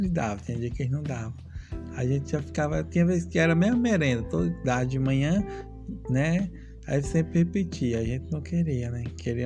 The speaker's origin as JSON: {"language": "Portuguese", "town": "São Brás", "region": "Alagoas", "country": "Brazil", "tie": "born there", "said": "esposo da Ludmilla, sou nordestino, nascido numa cidade chamada São Brás."}